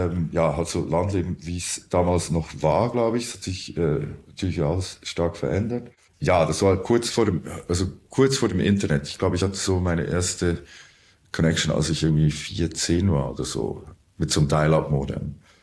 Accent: Beromünster, Lucerne, Switzerland; mein Heimatort ist Alp nach Obwalden. Und aufgewachsen bin ich dann in Beromünster, was nicht so weit weg ist.

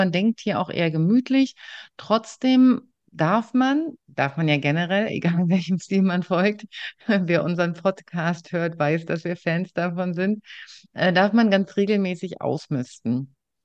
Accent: Berlin-Brandenburg, Germany; wir kommen so aus dem Raum Berlin-Brandenburg

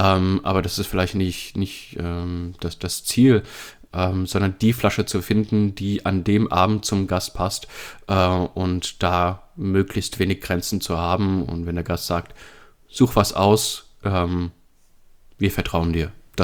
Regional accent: Frankfurt, Hesse, Germany; aber ich komme ja aus Frankfurt und im Rheingau ist ja auch so eine Fasching, so eine Partyhochburg

